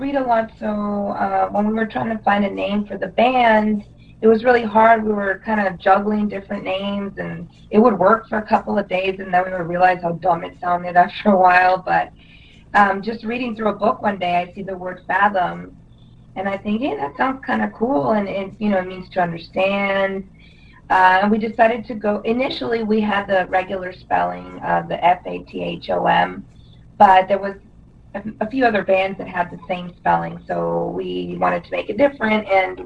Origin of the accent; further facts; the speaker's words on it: Bolivia; Me and David, we're both from Bolivia.